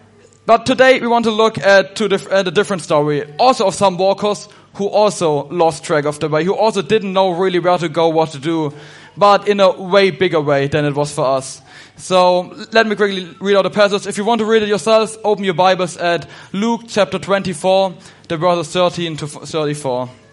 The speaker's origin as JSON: {"language": "English", "country": "Germany", "second_language": "English", "said": "So as I'm from Germany, my accent may sound a little bit odd to you."}